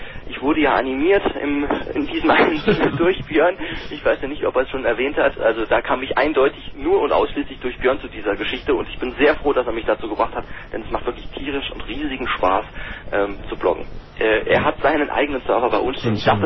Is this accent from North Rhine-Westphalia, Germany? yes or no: no; St. Wendel, Saarland, Germany; Ich bin aus dem Saarland, genau gesagt aus St. Wendel.